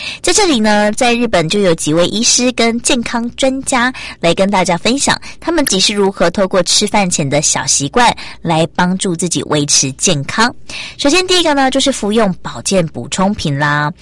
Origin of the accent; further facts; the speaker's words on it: Taiwan; 另外一件事是我们台湾人也非常爱买哦